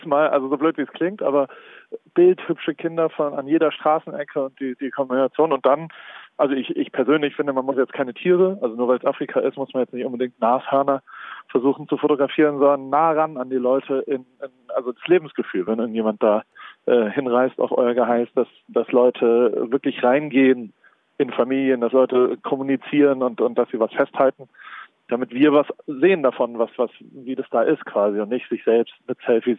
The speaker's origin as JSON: {"language": "German", "region": "Hamburg", "country": "Germany", "said": "ich komme aus Hamburg"}